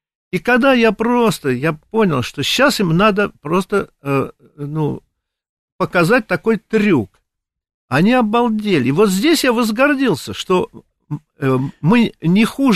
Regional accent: Russia; Я понял, что я россиянин

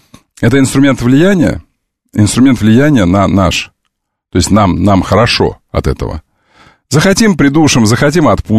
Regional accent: Omsk, Omsk Oblast, Russia; Я вам как амич, а я амич. Знаешь, что я из Омска, да?

